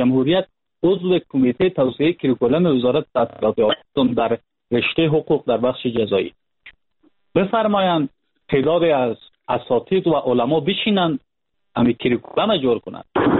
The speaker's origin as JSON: {"language": "Persian", "region": "Panjshir", "country": "Afghanistan", "said": "ما خودم از پنجشیر هستم،"}